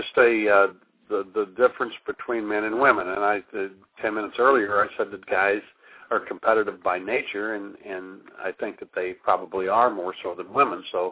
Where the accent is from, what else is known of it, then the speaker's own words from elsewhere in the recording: Midwest, United States; you know, I'm from the Midwest, so I wanted to depict a small town America situation